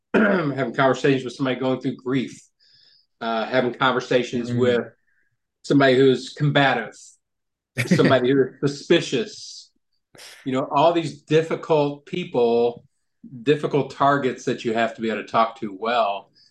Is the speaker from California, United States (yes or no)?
no; Kentucky, United States; Yeah, maybe it's because I grew up in Kentucky, in a working class Kentucky, which was a fairly limited communication option environment.